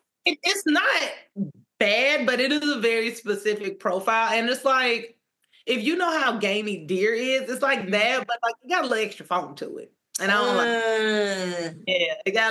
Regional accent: Tallahassee, Florida, United States; Second of all, I am from Tallahassee, Florida, which is about 3 hours outside.

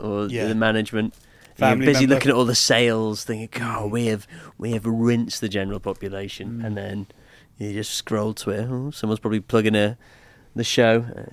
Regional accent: Barnsley, Yorkshire and the Humber, United Kingdom; I'm from Barnsley.

